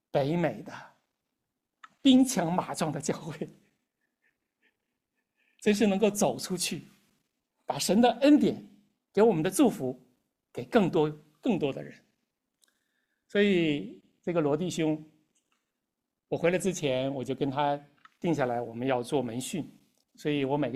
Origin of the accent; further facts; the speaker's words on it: Northeast China, China; 我是东北人，所以我在玻利维亚包了4次饺子